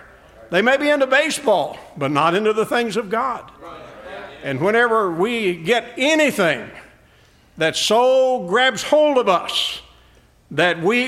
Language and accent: English; Kentucky, United States; But growing up in Kentucky like I did, you know, every boy in Kentucky plays basketball.